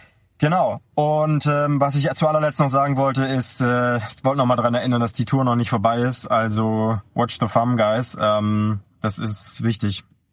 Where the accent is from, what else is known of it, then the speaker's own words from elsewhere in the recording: Berlin, Germany; moved away as an adult; now in Alps; Ich komme gebürtig aus Berlin. Hab dort auch die ersten 25 Jahre meines Lebens verbracht, die letzten 5 bis 6, also ich bin jetzt 31, eher in den Alpen.